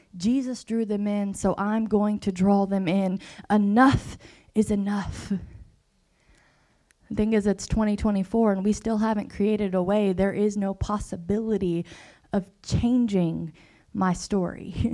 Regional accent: Kentucky, United States; The reality is I grew up in Kentucky, I'm from Kentucky, but I could spend the next 4 hours talking to you all and I will never be from Vanceburg.

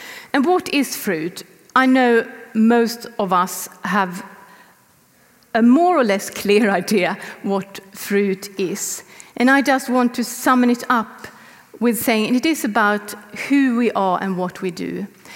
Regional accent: Sweden; English is a second language; It's translated to Swedish, which I am from Sweden.

